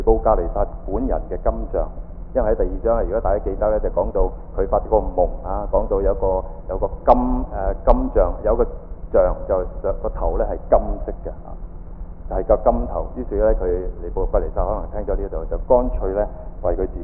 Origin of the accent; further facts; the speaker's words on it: Hong Kong; 其實我哋香港人可能不知道啦嚇